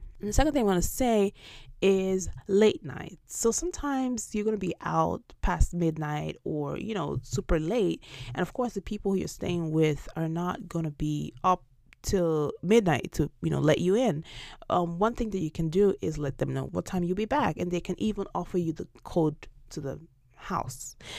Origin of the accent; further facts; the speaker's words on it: Nigeria; I always use Nigeria, for instance, because I'm Nigerian.